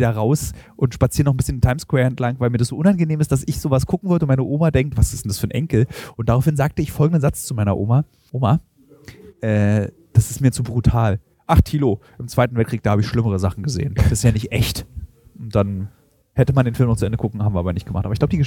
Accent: Berlin, Germany; Da ich als Berliner aber gar kein Auto eigentlich brauche

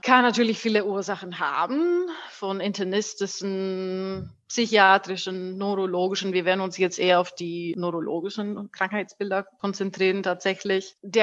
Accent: Greece; German is a second language; moved away as an adult; now in Germany; also ich komme ursprünglich aus Griechenland, könnt ihr vielleicht vom Akzent merken. Bin aber schon seit 8 Jahren in Deutschland

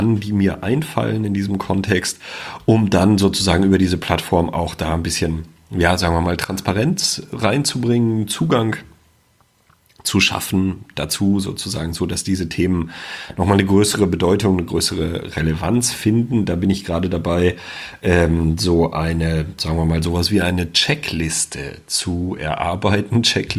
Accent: North Rhine-Westphalia, Germany; Ich komme ja selber aus dem Sauerland

